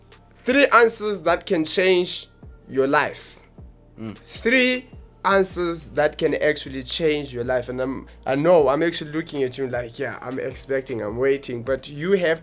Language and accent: English; Johannesburg, Gauteng, South Africa; From South Hills, Johannesburg. That's yeah. Where we're from. We are the guys from Johannesburg, South Africa.